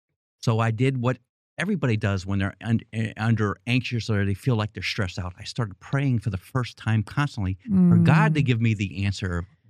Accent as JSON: {"language": "English", "town": "New York City", "region": "New York", "country": "United States", "tie": "born or raised there", "said": "I grew up in Queens, New York. In fact, not far from where President Trump used to live in Queens."}